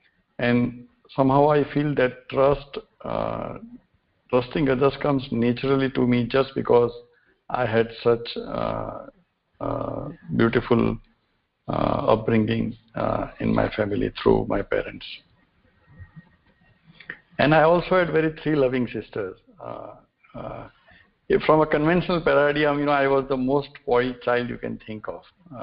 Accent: Surat, Gujarat, India; English is a second language; We stayed together in Surat. I was born and brought up in Surat

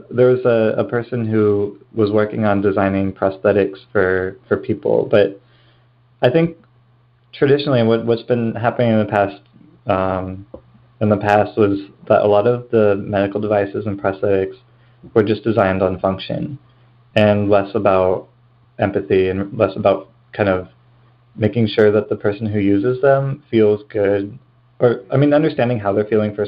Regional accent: California, United States; I grew up here in the Bay Area, and was really fortunate to have two parents that were, they were engineers in the 70s in Silicon Valley.

